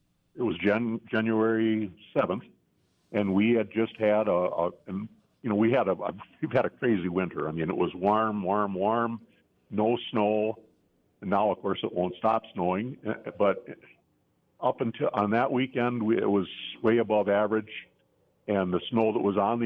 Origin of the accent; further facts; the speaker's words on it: Cameron, United States; I'm from Cameron originally.